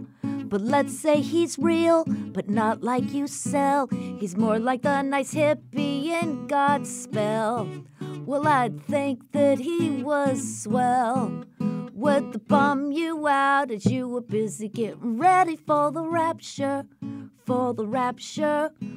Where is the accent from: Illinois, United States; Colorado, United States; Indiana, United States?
Colorado, United States; I'm from Colorado.